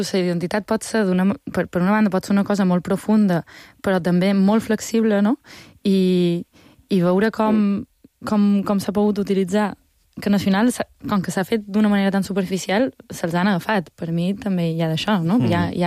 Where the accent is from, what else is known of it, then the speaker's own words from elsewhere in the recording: Balearic Islands, Spain; com a mallorquina especialment, i més com a mallorquina vam discut a Barcelona